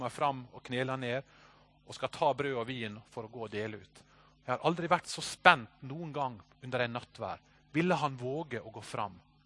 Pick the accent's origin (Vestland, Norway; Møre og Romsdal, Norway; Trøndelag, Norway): Møre og Romsdal, Norway; Sykkylven; Da jeg vokste opp på bedehuset i Sykkylven